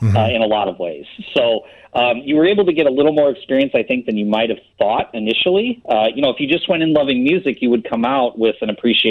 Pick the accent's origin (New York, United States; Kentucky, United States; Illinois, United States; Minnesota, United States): Illinois, United States; granted, I grew up in Illinois, so I can relate immensely to the movie in terms of locations